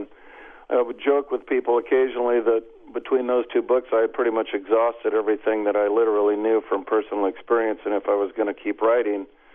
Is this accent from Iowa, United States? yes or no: yes; Des Moines, Iowa, United States; Des Moines, my hometown, where I still live and have lived pretty much my whole life.